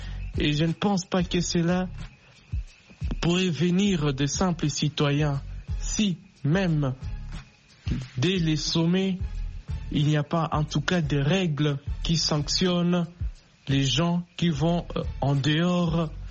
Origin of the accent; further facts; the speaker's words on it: Bukavu, South Kivu, DR Congo; surtout chez nous en République démocratique du Congo, précisément ici à Bukavu